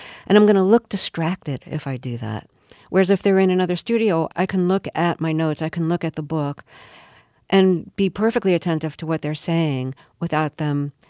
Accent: Brooklyn, New York, United States; And this was in Brooklyn. Mm-hmm. One Brooklynite to another, they'd ask me, where are you from? As if I was from, like, Texas or something. I was the child of the children of immigrants.

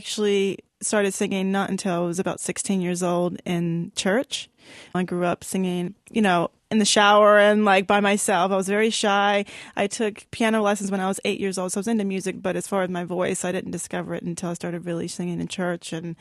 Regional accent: Baltimore, Maryland, United States; also born or lived in Charlotte; there's not many Native Americans, you know, growing up in Baltimore and then in Charlotte. I'm like one of very few.

